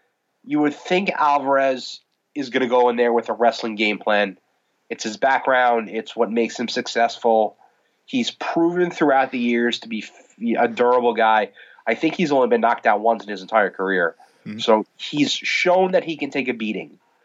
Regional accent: New York, United States; You know, born and raised in New York, still live in New York

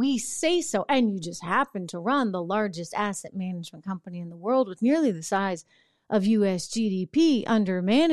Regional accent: New Hampshire, United States; because I'm from New Hampshire and it's this little teeny tiny state.

